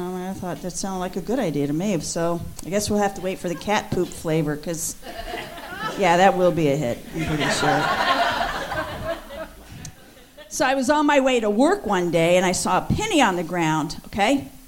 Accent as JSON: {"language": "English", "region": "Texas", "country": "United States", "said": "I didn't know that. I'm from Texas."}